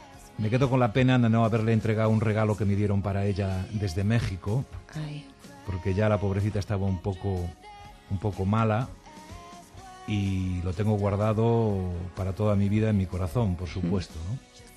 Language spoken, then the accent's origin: Spanish; Madrid, Community of Madrid, Spain; Yo soy de Madrid.